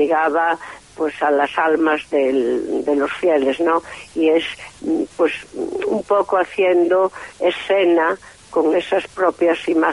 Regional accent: Viveiro, Galicia, Spain; los que somos de Viveiro todavía nos sigue emocionando año tras año

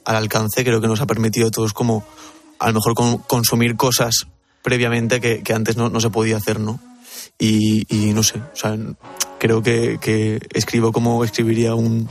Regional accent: Benicàssim, Valencian Community, Spain; also born or lived in Cuevas de Cañart; A ver, yo realmente nací en Benicàssim.

